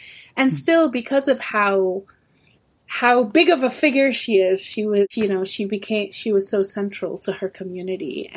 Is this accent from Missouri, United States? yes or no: yes; Columbia, Missouri, United States; also born or lived in New York; I grew up in a town in mid-Missouri called Columbia. It's a college town where the University of Missouri is.